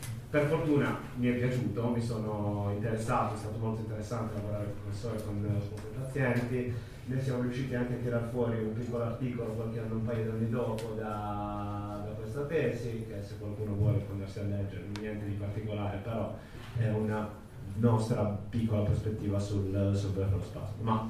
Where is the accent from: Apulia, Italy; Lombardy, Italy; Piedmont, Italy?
Apulia, Italy; ho 29 anni, sono pugliese ma vivo in Sardegna ormai da qualche anno